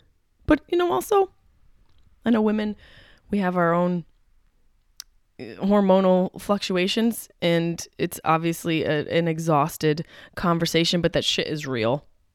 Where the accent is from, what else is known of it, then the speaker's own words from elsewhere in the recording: East Coast, United States; And I'm from this area. I'm from the East Coast. I grew up with nor'easters.